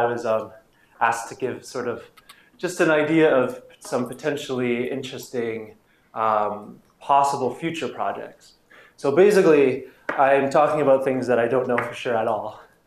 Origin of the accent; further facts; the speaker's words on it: Canada; The point is that I feel very comfortable as a Canadian with this hockey stick.